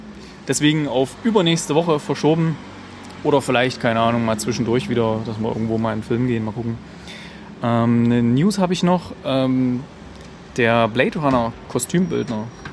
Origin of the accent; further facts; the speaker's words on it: Gera, Thuringia, Germany; ist jetzt in meiner Heimatstadt Gera wieder eröffnet worden